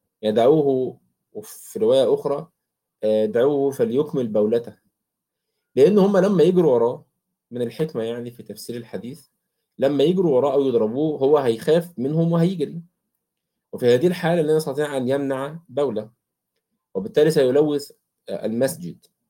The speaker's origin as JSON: {"language": "Arabic", "country": "Egypt", "said": "مثل مهنة نسميها عندنا في مصر العربجي"}